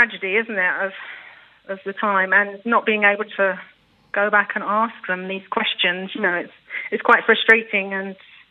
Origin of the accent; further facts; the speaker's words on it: East of England, United Kingdom; I was born in Essex. I'm an Essex girl.